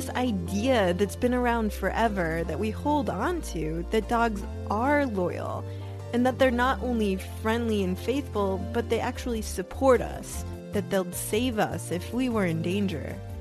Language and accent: English; Australia; accent: Australian; Obviously, you can hear me as Australian.